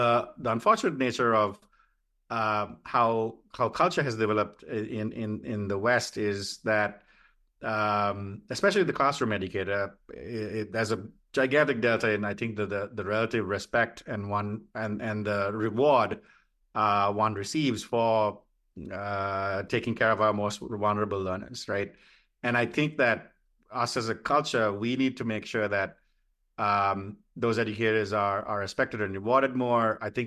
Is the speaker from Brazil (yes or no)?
no; Sri Lanka; now in United States; So I grew up in Sri Lanka, on the other side of the world from where I live right now, a small little country, 20 million people. There's very few of us in the US. And in Sri Lanka, it's a majority Buddhist community. I call myself Buddhist as well.